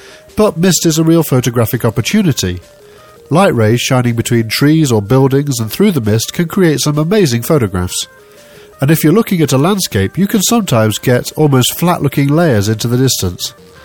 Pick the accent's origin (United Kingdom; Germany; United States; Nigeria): United Kingdom; As you've probably already noticed, I'm British. I live in the northwest of England, and one thing that this part of the world is famous for is the weather.